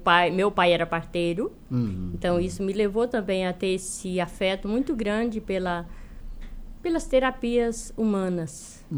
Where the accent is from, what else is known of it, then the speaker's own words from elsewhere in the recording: Minas Gerais, Brazil; accent: Minas Gerais; now in Cocal do Sul, Brazil; Então, eu sou mineira, residente em Cocal há mais de 20 anos.